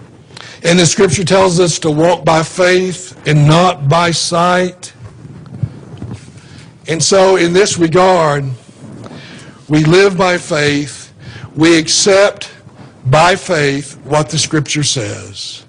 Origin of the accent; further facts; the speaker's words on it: Kingsport, Tennessee, United States; I grew up in Tennessee in Kingsport.